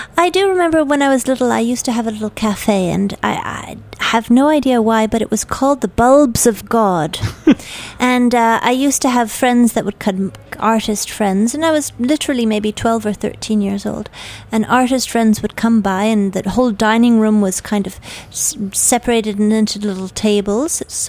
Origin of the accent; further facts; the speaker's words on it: Canada; From all my family background, growing up in Canada